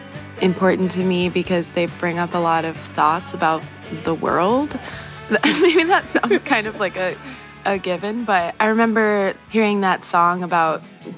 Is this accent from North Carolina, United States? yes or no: yes; Spruce Pine, North Carolina, United States; I grew up in Spruce Pine mostly. I definitely didn't love it there. It was very small and close-minded.